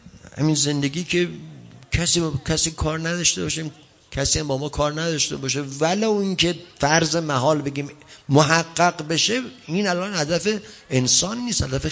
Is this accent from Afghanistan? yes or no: no; Iran; ما مسلمون نیستیم، ما ایرانی هستیم.